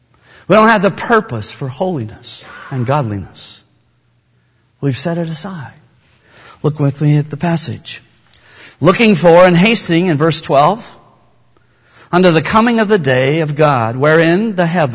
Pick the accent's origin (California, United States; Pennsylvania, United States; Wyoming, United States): Wyoming, United States; also born or lived in Walla Walla; I grew up in Wyoming next to Yellowstone Park. I love the West.